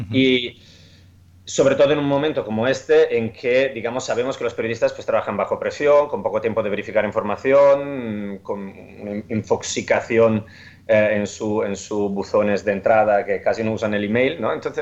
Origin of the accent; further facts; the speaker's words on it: Italy; Spanish is a second language; now in Spain; como habréis notado por el acento, soy italiano y en Italia no hay el grado de periodismo como tal